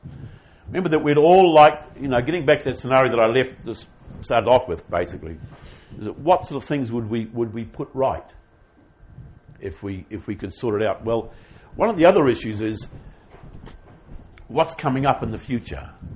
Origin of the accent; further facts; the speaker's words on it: New Zealand; because I'm a New Zealander too.